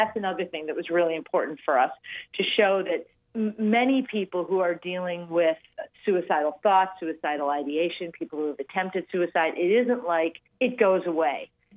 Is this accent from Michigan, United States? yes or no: yes; Detroit, Michigan, United States; I'm from Detroit, so we've been back to Detroit a couple of times.